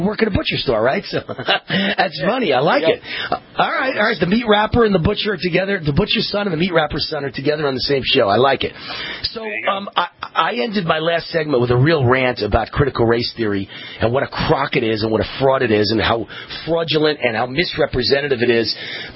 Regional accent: New York, United States; I'm from New York myself, and I welcome Kevin Smith to the show.

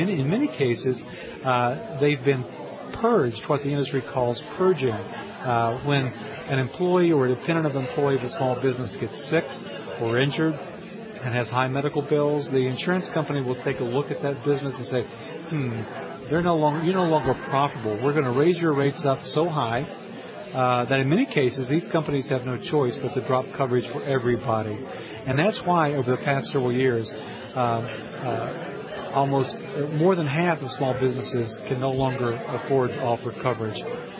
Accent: Tennessee, United States; I'm from Tennessee. I went back to visit family in the summer 2007.

